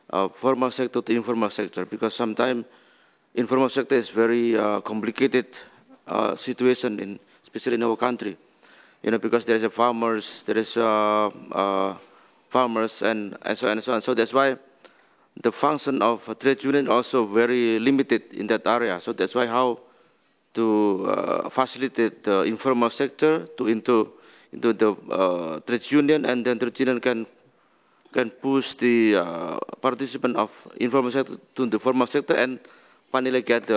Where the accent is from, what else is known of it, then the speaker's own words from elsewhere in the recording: Indonesia; English is a second language; from Indonesia.